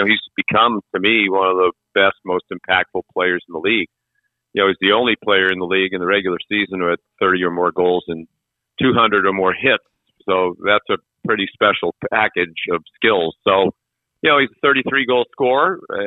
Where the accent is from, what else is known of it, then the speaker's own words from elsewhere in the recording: Boston, Massachusetts, United States; Because being a Bostonian, that's Boston College and Boston University